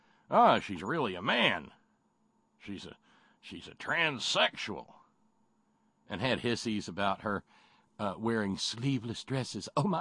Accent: Alabama, United States; but I grew up in Alabama. The closest I got was canoeing.

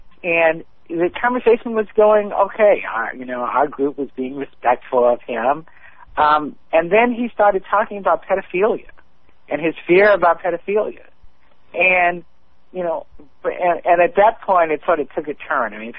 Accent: Maryland, United States; there are friends of mine who live here in my home state of Maryland

